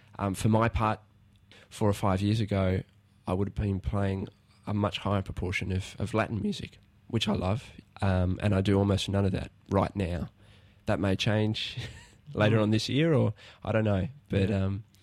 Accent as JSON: {"language": "English", "town": "Canberra", "region": "Australian Capital Territory", "country": "Australia", "tie": "born there", "said": "My mother and father met at the Canberra School of Music, mm-hmm. and I was born while they were students there."}